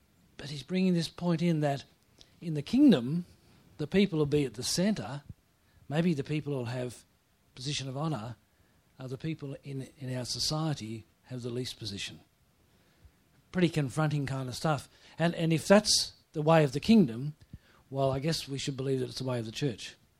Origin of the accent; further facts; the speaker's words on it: Melbourne, Victoria, Australia; Or, I'm from Melbourne. You know, we dress with style.